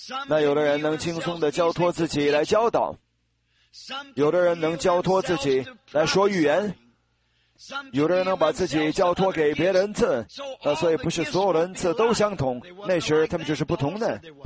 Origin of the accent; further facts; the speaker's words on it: South China, China; 我是南方人